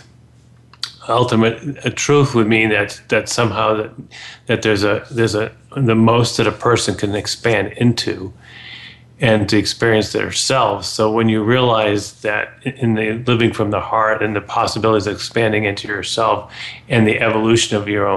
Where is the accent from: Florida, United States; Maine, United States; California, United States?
Maine, United States; I grew up in Maine, and my mother's side of the family were lobstermen and fishermen.